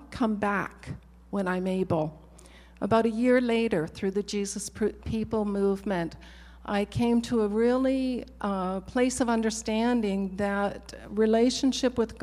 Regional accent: Chilliwack, British Columbia, Canada; moved away as an adult; also born or lived in Terrace / Manitoba / Alberta; I grew up in Chilliwack. I was born in Terrace, was in Chilliwack all of my life, graduated from there, and eventually made my way to Manitoba

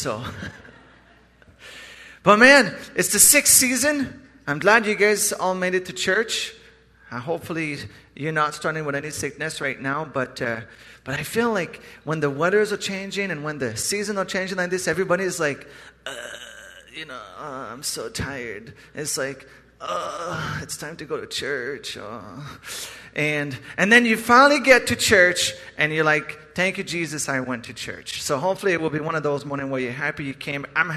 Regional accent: Quebec, Canada; Growing up, I grew up in Quebec

